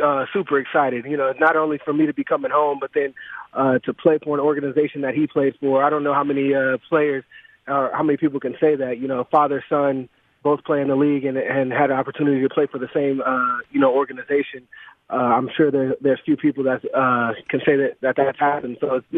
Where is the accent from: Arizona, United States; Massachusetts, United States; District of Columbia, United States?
Arizona, United States; got a great opportunity to play here for the Arizona Cardinals. It's my hometown.